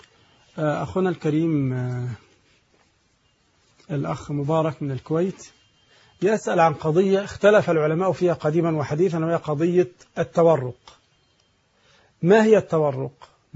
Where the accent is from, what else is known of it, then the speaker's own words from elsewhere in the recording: Egypt; التجار يسمونه عندنا في مصر حرق السلعة